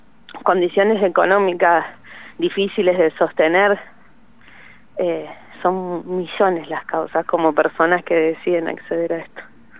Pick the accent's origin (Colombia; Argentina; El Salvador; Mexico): Argentina; Cutral Có, Neuquén; Yo soy de Cutralcó, así que como conozco los sistemas